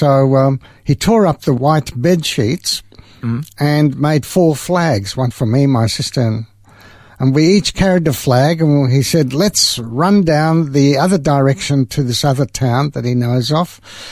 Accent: Hungary; English is a second language; she tried to say, because she knew a little bit of French, that we are from Hungary. And the soldiers thought we were hungry.

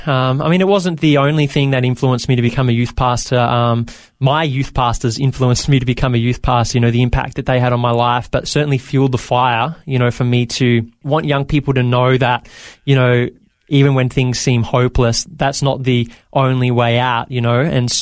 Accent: Bendigo, Victoria, Australia; also born or lived in Maryborough; Yeah, I grew up in Bendigo, Victoria. It's a small country town.

